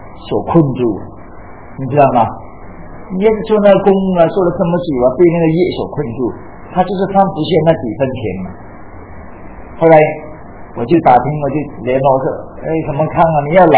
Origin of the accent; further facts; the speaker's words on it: China; 我们中国人就是这样的，我们很勤劳嘛，对不对？